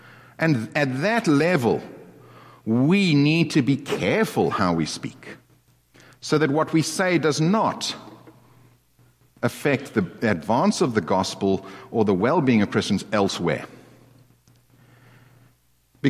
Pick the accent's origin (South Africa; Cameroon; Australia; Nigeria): South Africa; now in United States; I came from South Africa.